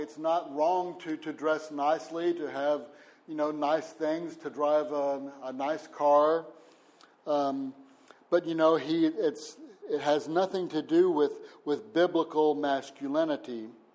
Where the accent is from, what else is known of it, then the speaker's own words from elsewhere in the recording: Texas, United States; now in France; Then, I'm from Texas, and the attitude of a masculine man in Texas is he carries, you know, he has guns